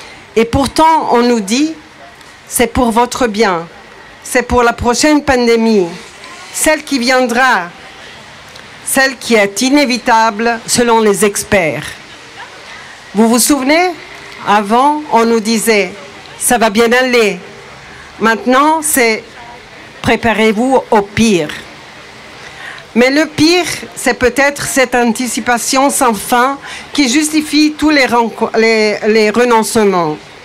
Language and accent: French; Ticino, Switzerland; accent: Ticinese; Veuillez excuser un peu mon petit accent tessinois.